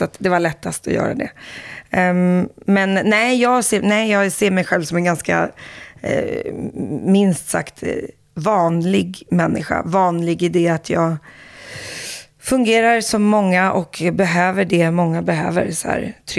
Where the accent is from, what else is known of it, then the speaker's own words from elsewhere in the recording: Sweden; Men har ju alltid varit svensk i att jag är uppvuxen och född i Sverige.